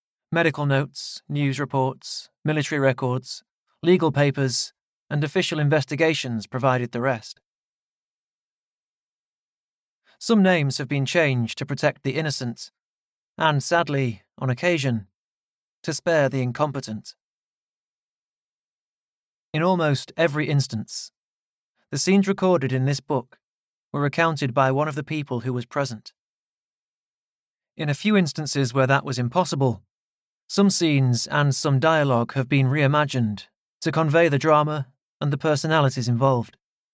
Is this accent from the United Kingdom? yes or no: yes; Doncaster, Yorkshire and the Humber, United Kingdom; born there; I was born in Doncaster, an old mining town in South Yorkshire, on a sunny spring day in 1984.